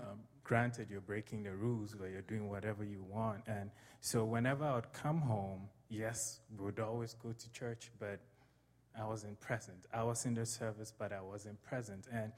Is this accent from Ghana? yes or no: yes; Ghana; I'm from Ghana, West Africa. I was raised by a single mom.